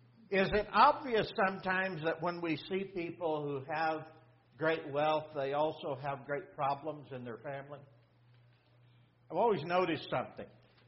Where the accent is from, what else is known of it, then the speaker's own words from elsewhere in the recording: Texas, United States; now in Oklahoma, United States; when I was growing up in the Panhandle of Texas.